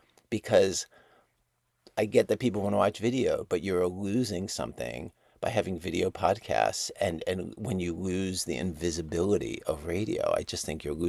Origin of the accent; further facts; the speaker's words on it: Baltimore, Maryland, United States; I grew up in Baltimore, and Philip is older than me.